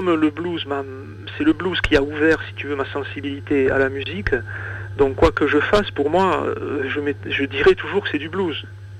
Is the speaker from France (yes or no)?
yes; France; on est français donc on se comprend entre français.